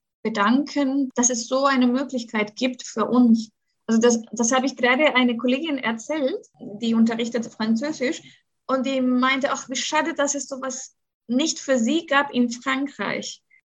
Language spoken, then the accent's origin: German; Chile; German is a second language; now in Germany; eine Lehrkraft aus Chile Deutsch unterrichtet in Deutschland. Ich habe natürlich einen Akzent und den werde ich immer haben.